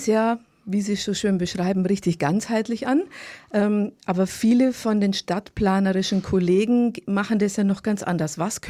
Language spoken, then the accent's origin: German; Taufkirchen, Bavaria, Germany; Ich komme zum Beispiel aus Taufkirchen, da gibt es jetzt eine große Quartiersplanung